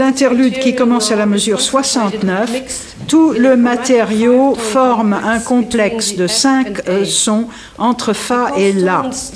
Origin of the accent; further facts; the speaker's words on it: Germany; French is a second language; mon problème c'est que je suis allemande et j'ai beaucoup de mal de passer